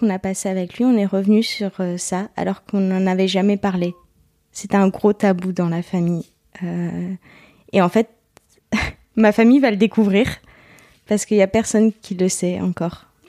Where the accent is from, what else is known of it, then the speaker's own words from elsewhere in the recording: Bouzonville, Grand Est, France; Ouais, alors je viens d'un coin paumé de France qui s'appelle Bouzonville.